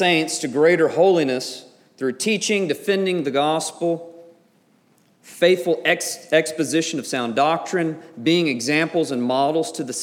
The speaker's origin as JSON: {"language": "English", "region": "Deep South", "country": "United States", "tie": "born or raised there", "said": "But growing up in the Deep South, I know many people who heard sexist or racist things being said by older members of their families."}